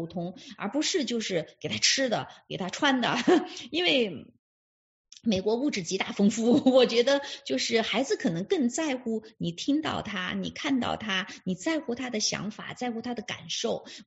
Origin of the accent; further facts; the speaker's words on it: China; 因为我们中国人一般都很会做吃的嘛，但我不太会做